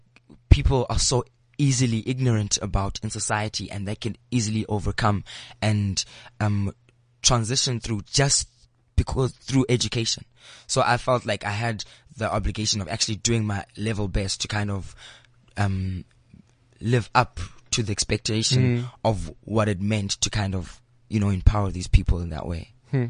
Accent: Eastern Cape, South Africa; It's going to be Cape Town, although I grew up in the Eastern Cape

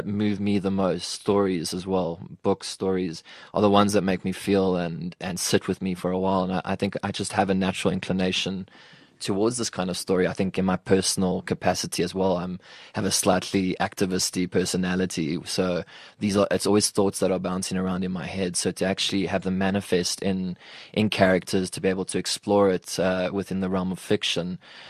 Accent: England, United Kingdom; For me, it was, I'm an English person telling one of the most loved Afrikaans folk tales.

